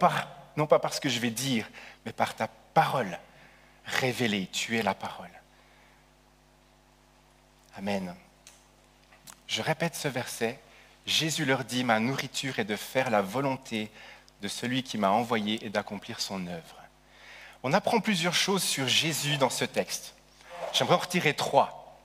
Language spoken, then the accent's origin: French; Nyon, Vaud, Switzerland; Mais moi, je suis de la côte, je suis né sur la côte, je suis né à Nyon.